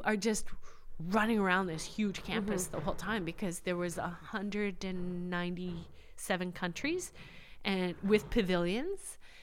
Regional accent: Vancouver, British Columbia, Canada; And I said, oh, I'm from Vancouver, you know, British Columbia.

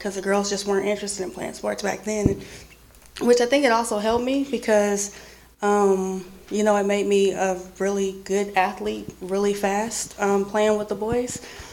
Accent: San Francisco, California, United States; but I just remember growing up in San Francisco, none of the girls wanted to play sports.

